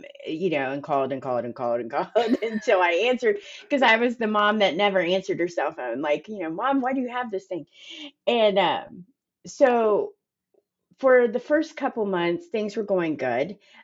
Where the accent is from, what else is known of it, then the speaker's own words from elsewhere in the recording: Dayton, Ohio, United States; now in Columbus, United States; a job that was 2 hours away from my hometown, which is a little bit outside of Dayton. And it was the opportunity to move to Columbus.